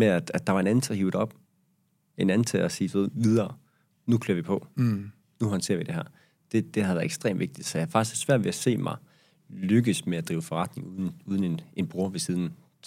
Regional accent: Jutland, Denmark; Fordi for os er vi er jo jyder

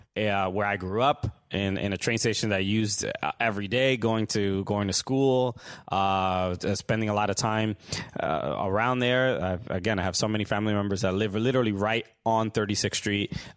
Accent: Brooklyn, New York, United States; I'm from Sunset Park, Brooklyn. I have a lot of family that lives around that train station that uses that stop every day.

